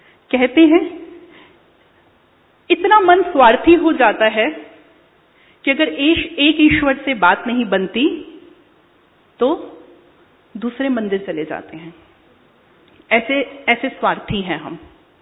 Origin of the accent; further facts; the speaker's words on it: Delhi, India; मैं अपने दिल्ली से मैं आई हूं, A3 पश्चिम बिहार सेंटर से मैं जुड़ी हुई हूं